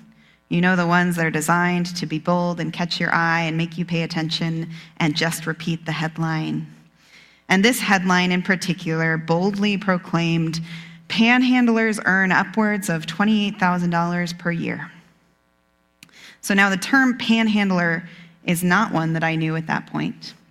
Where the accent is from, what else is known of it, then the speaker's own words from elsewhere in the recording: Nebraska, United States; So I've told you a number of times that I grew up in Nebraska.